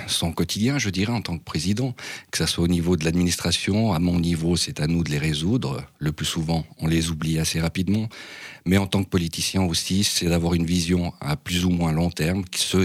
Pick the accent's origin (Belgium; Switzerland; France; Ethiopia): Switzerland; Conthey, Valais; J'ai 47 ans, je suis né à Contet, je vis toujours à Contet.